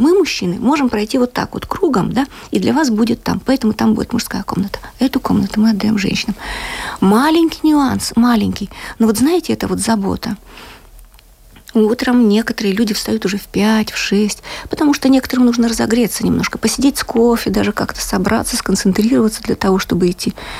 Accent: Latvia; Мы вот вдвоем из Латвии.

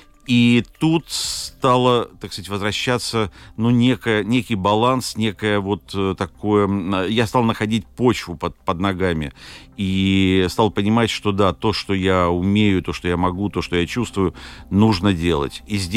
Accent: Lviv, Lviv Oblast, Ukraine; moved away as an adult; also born or lived in Moscow; now in Latvia; коль скоро я родился во Львове и вырос там, и окончил школу, и из Львова я уехал учиться в Москву, где потом остался работать.

